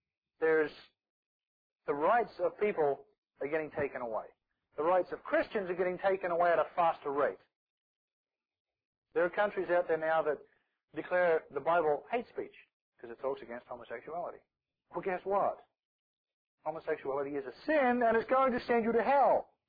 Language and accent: English; Australia; born or raised there; also born or lived in New Zealand